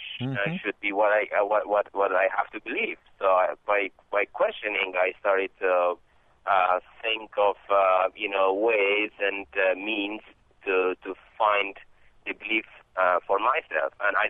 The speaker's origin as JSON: {"language": "English", "region": "Kabul", "country": "Afghanistan", "second_language": "English", "moved": "as an adult", "lives_now": "United States"}